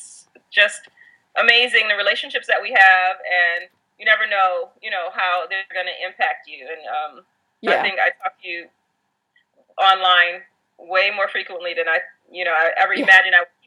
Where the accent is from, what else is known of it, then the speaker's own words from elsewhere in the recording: Wisconsin, United States; I came from Wisconsin.